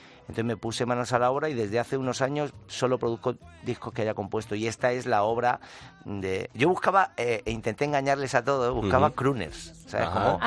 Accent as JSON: {"language": "Spanish", "town": "Madrid", "region": "Community of Madrid", "country": "Spain", "said": "Yo soy de Madrid. Uh-huh. Lo que pasa es que mis raíces son de Huelva y de Soria, en realidad."}